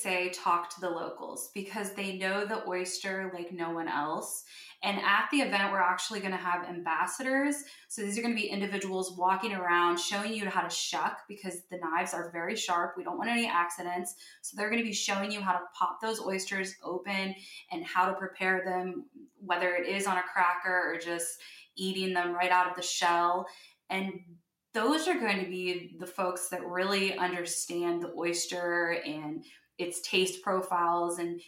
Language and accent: English; West Virginia, United States; moved away; I'm from West Virginia, but I have been here for 2 years.